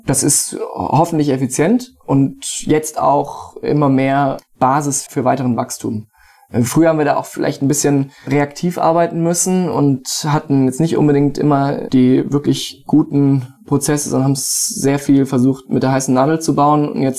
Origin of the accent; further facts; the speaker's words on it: Wiesbaden, Hesse, Germany; Aus Wiesbaden.